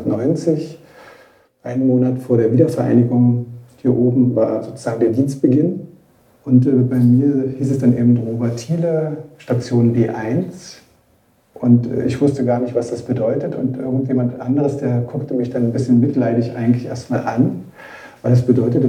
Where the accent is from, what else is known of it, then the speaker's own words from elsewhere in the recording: Colditz, Saxony, Germany; Ich bin hier im Kolditz groß geworden und zur Schule gegangen.